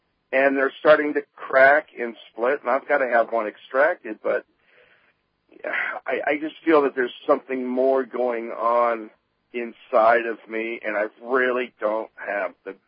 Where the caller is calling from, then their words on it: Florida, United States; I'm calling from Florida.